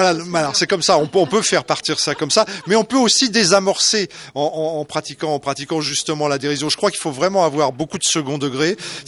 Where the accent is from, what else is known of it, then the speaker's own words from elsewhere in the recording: Paris, Île-de-France, France; ce qui n'est pas le cas puisque je suis parisien